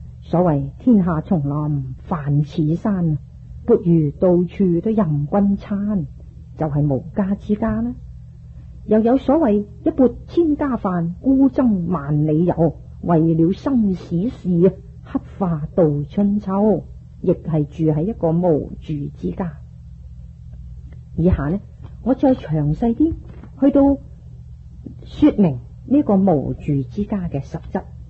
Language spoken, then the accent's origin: Cantonese; China; 不过而家嘅人呢，尤其是我哋中国人，就好嫉妒嘅